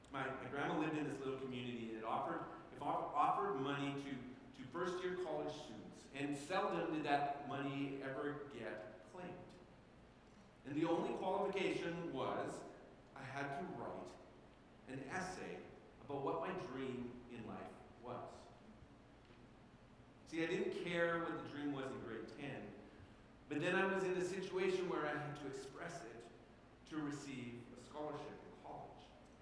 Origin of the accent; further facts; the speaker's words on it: Alberta, Canada; I grew up in Alberta